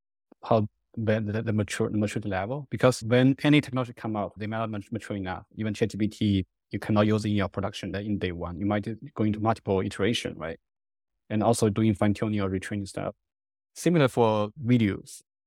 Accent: Huangshan, Anhui, China; I grew up in Huangshan, right? The Yellow Mountain is my hometown. It's like a small city. I call it tier 4, tier 3 city in China.

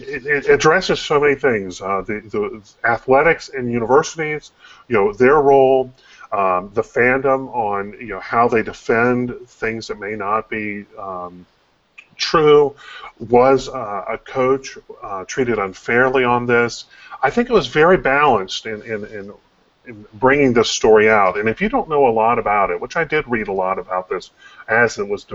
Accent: Greenville, North Carolina, United States; In fact, growing up in Greenville, we would go over to where they sold the tobacco and smell this beautiful smell.

